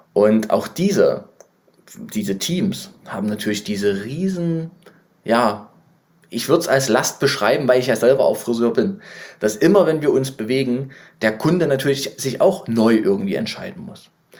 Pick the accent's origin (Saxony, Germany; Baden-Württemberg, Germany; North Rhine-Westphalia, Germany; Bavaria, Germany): Saxony, Germany; Leipzig; ich bin ja Leipziger, wie ihr wisst.